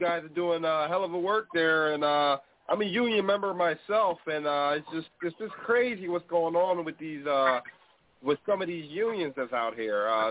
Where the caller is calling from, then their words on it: Pennsylvania, United States; I'm calling from Pennsylvania.